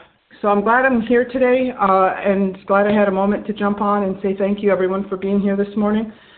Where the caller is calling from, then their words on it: New York, United States; Hi, everyone. … from New York.